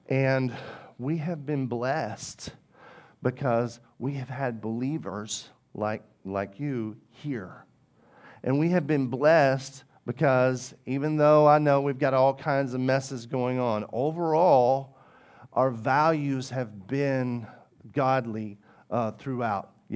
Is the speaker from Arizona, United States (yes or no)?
no; Arkansas, United States; I grew up in Arkansas.